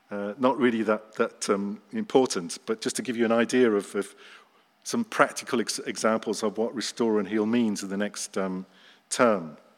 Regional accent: England, United Kingdom; because I am English after all.

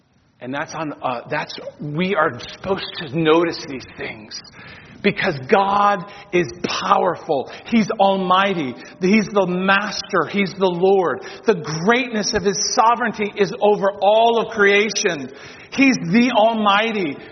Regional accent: United States; but I'm an American, but that's beside the point.

